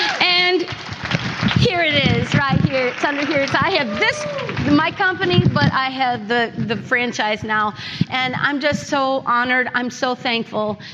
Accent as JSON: {"language": "English", "town": "Chelsea", "region": "Michigan", "country": "United States", "tie": "born or raised there", "said": "So I grew up in Chelsea, Michigan, and I was the youngest of five kids."}